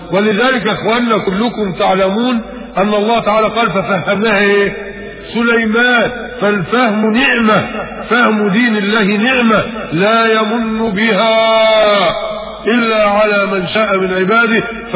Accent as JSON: {"language": "Arabic", "town": "Mit Hadid", "region": "Dakahlia", "country": "Egypt", "tie": "born or raised there", "said": "في قريتنا ميت حديد مركز منية النصر"}